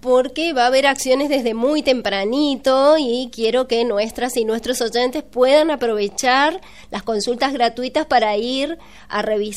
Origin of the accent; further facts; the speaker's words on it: Mendoza, Argentina; Bien, yo soy … de Mendoza.